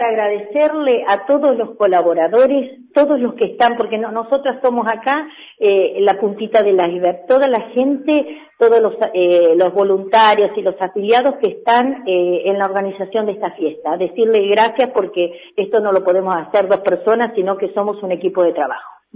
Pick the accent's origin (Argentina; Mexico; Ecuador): Argentina; somos argentinos, y eso es lo que no nos tenemos que olvidar